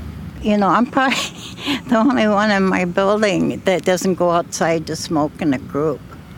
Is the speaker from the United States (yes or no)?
yes; New York, United States; I'm from the Iroquois Confederacy, the Onondaga.